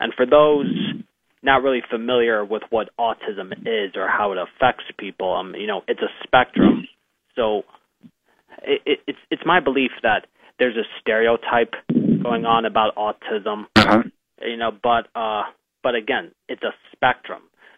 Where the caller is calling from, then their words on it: Mentor, Ohio, United States; I am calling from my home in Mentor, Ohio.